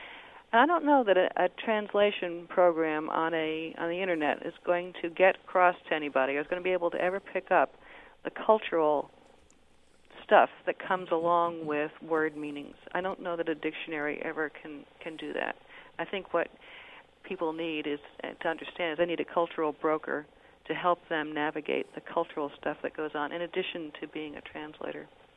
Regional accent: New Jersey, United States; I would say from my own experience that as a kid growing up in New Jersey, never expecting that I would see any place beyond

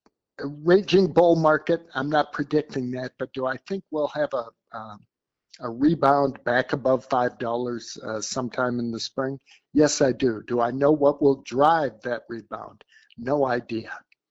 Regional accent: Minnesota, United States; I'll speak for my home state of Minnesota.

